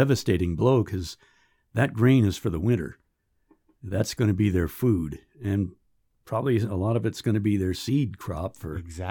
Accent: California, United States; I was born and raised in California. We're used to the summer wildfires out there

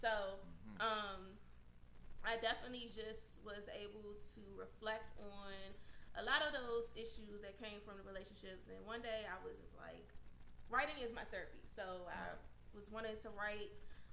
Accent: Maryland, United States; also born or lived in Washington, United States; Born and raised. Born in D.C. Hospital and raised in PG County.

